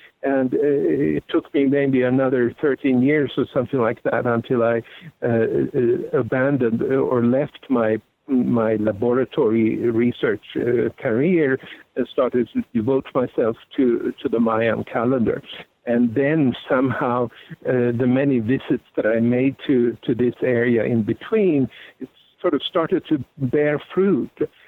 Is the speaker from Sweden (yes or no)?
yes; Sweden; I was born and raised in Sweden